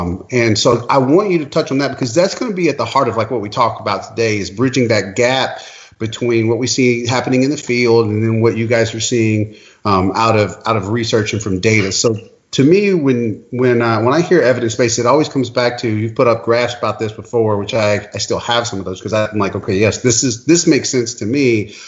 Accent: Louisiana, United States; I grew up in Louisiana, yeah.

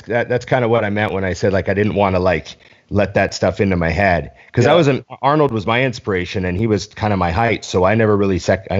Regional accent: Canada; I know, I'm Canadian.

